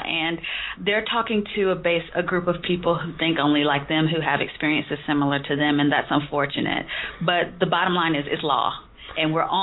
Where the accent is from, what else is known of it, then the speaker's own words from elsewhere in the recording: Georgia, United States; Because I'm from Georgia.